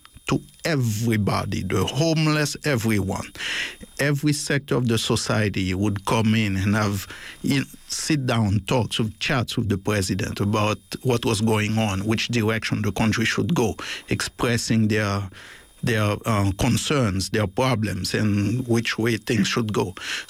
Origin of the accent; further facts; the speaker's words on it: Haiti; moved away; because growing up in Haiti, the few times that I grew up outside of Port-au-Prince, in a different city, and but every time I would go to Port-au-Prince